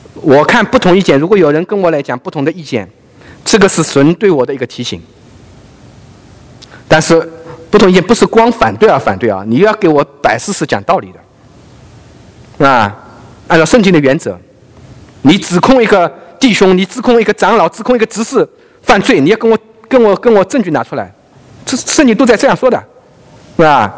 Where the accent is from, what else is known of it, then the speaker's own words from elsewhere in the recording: China; 这个我们大陆人啊，这个词啊，很这个说了算啊